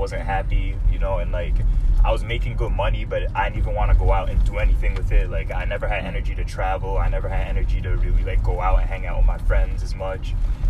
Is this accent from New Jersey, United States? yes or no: yes; Jersey City, New Jersey, United States; I'm from Jersey City, New Jersey.